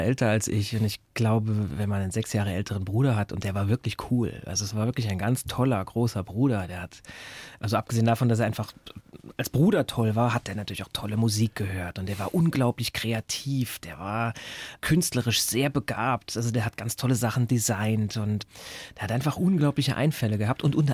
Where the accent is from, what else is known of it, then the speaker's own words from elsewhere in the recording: Saarbrücken, Saarland, Germany; ich komme ja ursprünglich aus Saarbrücken